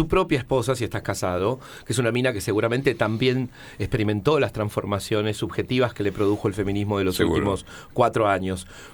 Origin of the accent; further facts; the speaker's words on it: Patagonia, Argentina; soy negro, soy patagónico